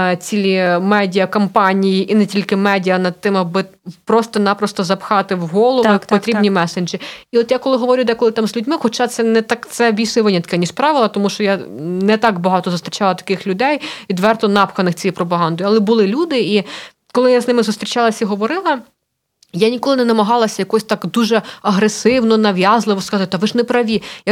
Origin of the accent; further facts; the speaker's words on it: Galicia, Ukraine; Кажу, я з Святої Галичини, так не можна ходити на каву після двох повідомлень.